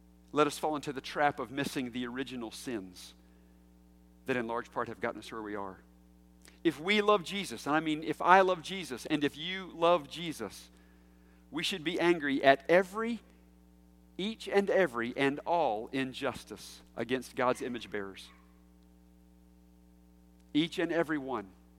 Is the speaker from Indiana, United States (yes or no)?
no; Charlotte, North Carolina, United States; I grew up white in Charlotte, North Carolina.